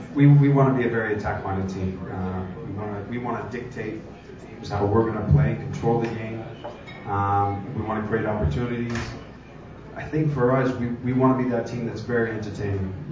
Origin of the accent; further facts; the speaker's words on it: Newmarket, Ontario, Canada; also born or lived in Woodbridge; I grew up playing in Newmarket and Woodbridge.